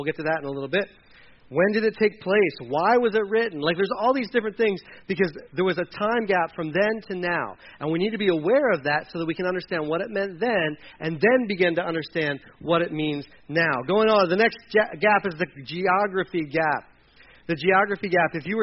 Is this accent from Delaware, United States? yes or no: yes; Delaware, United States; I grew up in Delaware, and I'm not exaggerating.